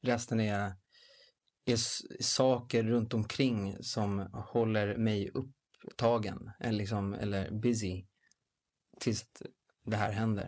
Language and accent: Swedish; Stockholm, Stockholm County, Sweden; Jag är uppväxt på Södermalm.